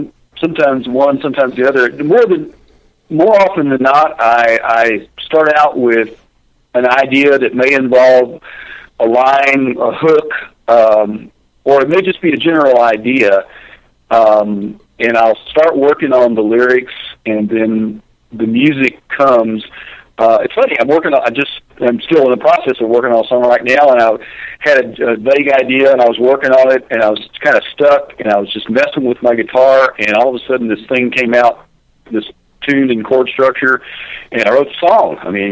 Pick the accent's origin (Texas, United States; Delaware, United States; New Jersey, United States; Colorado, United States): Texas, United States; Beaumont; Yes, I played for the third time now in my hometown of Beaumont, Texas